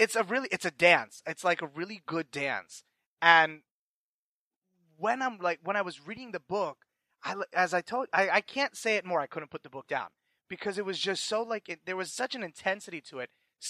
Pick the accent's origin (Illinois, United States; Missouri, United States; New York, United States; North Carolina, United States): New York, United States; New York City; And I'm a New Yorker, too.